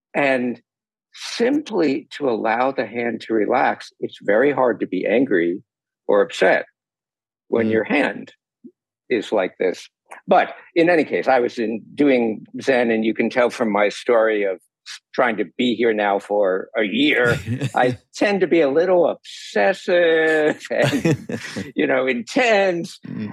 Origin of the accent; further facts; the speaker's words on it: New York, United States; now in California, United States; And I grew up in New York. I'm a skeptic. You know, like, Qigong, no, I'm in California now.